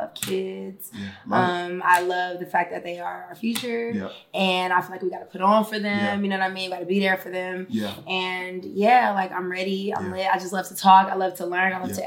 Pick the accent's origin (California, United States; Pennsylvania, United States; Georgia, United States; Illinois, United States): California, United States; Carson; also born or lived in Compton / Long Beach; I'm from Carson, Compton, Long Beach. I say that because I went to school in Carson. I went to school in Long Beach as well, lived there.